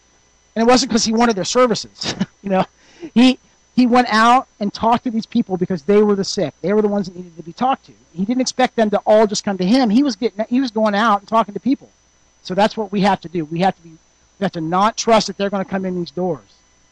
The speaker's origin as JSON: {"language": "English", "region": "Ohio", "country": "United States", "lives_now": "Los Angeles, United States", "said": "I'm originally from Ohio, and I moved my wife to Ohio for a few months."}